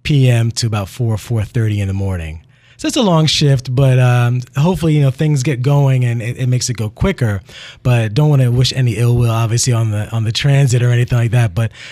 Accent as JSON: {"language": "English", "town": "Philadelphia", "region": "Pennsylvania", "country": "United States", "tie": "born or raised there", "said": "Pretty much all over Philadelphia. We moved around a lot, so North Philly, West Philly, Center City, basically all around. But after leaving to go to college in Maryland, I jumped back here, and I've been back ever since."}